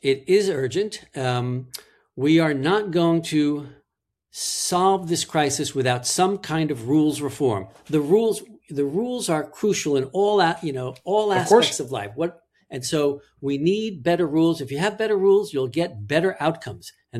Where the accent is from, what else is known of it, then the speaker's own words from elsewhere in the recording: Levittown, New York, United States; I'm from Levittown, Long Island, America's most famous suburb.